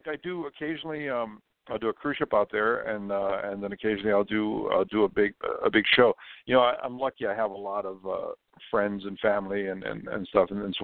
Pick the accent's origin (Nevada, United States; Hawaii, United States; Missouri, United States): Hawaii, United States; I grew up in Hawaii and I learned how to drive in the winter.